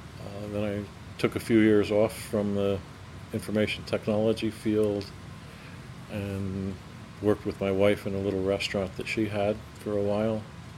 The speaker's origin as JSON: {"language": "English", "town": "Hurley", "region": "New York", "country": "United States", "tie": "born or raised there", "said": "was born in Kingston, in Kingston Hospital, 1955, as I said, and I grew up in Hurley, about 3 miles outside of Kingston, kind of an idyllic, I guess, childhood in a little tiny town with stone houses from the 1600s and 1700s."}